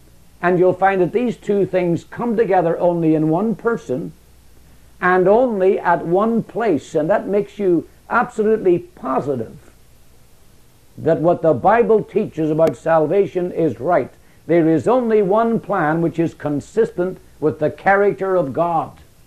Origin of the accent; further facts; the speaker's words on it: Ireland; which suited my green complexion because I'm Irish